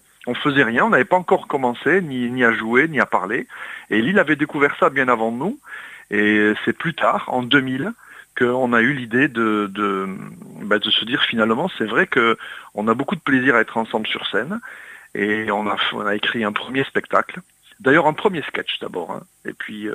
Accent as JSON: {"language": "French", "town": "Tarbes", "region": "Occitanie", "country": "France", "said": "Lui, il est parisien et moi, je suis de Tarbes."}